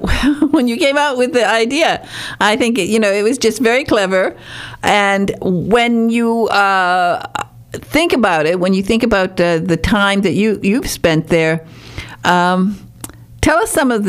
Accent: Michigan, United States; and, you know, I'm from the Upper Peninsula.

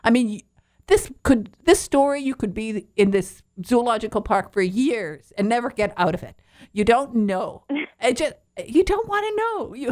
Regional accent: Michigan, United States; I'm from Michigan, and we have this stereotype about people from Alabama.

